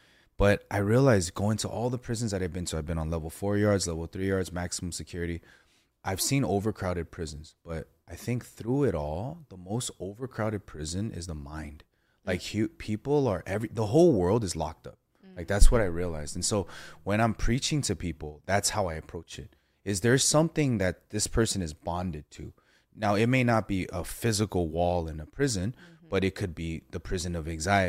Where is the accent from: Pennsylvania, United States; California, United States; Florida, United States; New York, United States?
California, United States; Los Angeles; I grew up in Ramona Gardens, project housing, east side of LA.